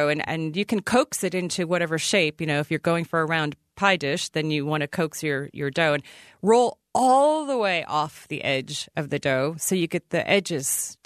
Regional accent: Ottumwa, Iowa, United States; When I was a kid growing up in Ottumwa, they were famous for their pie.

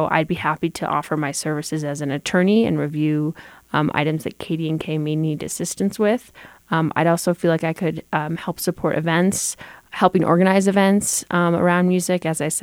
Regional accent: Los Angeles, California, United States; So I grew up in Los Angeles and grew up listening to a lot

